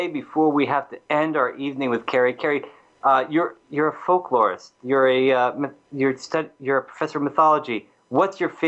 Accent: Newton, New Jersey, United States; And I grew up in Newton, New Jersey, which is right down the road from there.

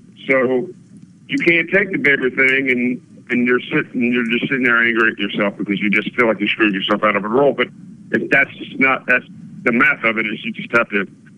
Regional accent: Louisiana, United States; And I grew up in South Louisiana, and I've seen some crazy things in my life

